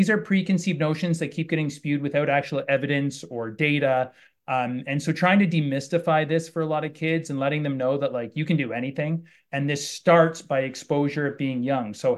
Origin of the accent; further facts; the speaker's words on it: London, Ontario, Canada; I'm from London, Ontario, Canada.